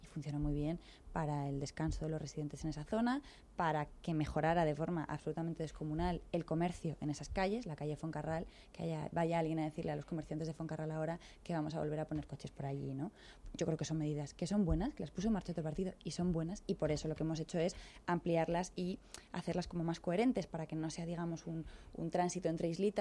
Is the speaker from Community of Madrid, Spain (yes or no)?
yes; Madrid, Community of Madrid, Spain; yo, como madrileña, he visto